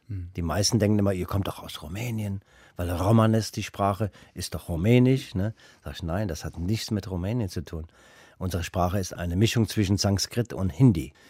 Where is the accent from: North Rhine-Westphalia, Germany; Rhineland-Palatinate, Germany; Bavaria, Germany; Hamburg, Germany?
Rhineland-Palatinate, Germany; Höhr-Grenzhausen; Ich komme aus Koblenz, Hörgrenzhausen.